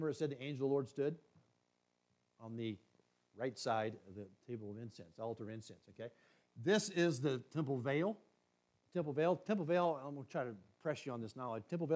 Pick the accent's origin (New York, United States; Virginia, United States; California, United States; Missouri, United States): Missouri, United States; I'm from Missouri."